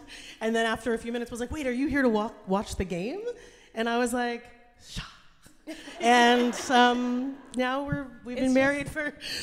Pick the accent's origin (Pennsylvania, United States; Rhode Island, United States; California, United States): Pennsylvania, United States; So in 2007, so I grew up in Pennsylvania. I was watching the Philadelphia 76ers.